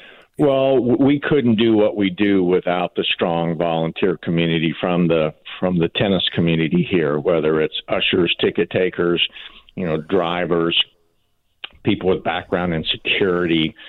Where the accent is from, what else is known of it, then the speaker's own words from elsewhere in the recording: Rome, Georgia, United States; Let's do a little shout-out for Rome, Georgia, my hometown today.